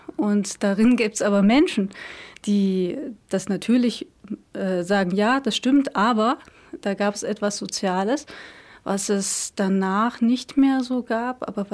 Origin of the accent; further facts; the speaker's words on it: Germany; Wir waren als Kinder in der DDR sehr ernst genommen und ein Part der Gesellschaft